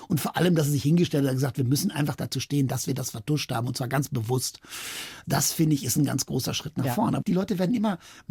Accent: Wadowice, Lesser Poland, Poland; dann stand ich da den ganzen Sommer als zweiter Torpfosten auf dem Feld in Wadowice in meinem Heimatort

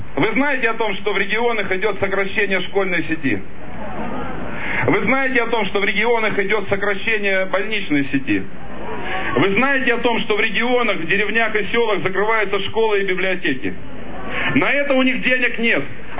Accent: Siberia, Russia; Я уже как сибиряк говорю.

